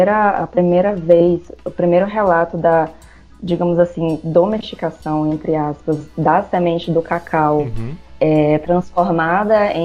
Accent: Alcobaça, Bahia, Brazil; Eu também sou do extremo sul da Bahia, né? Sou de Alcobaça.

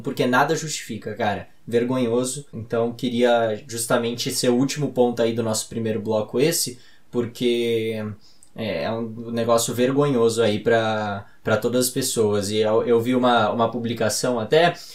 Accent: Brazil; Eu sou brasileiro com muito orgulho e com muito amor

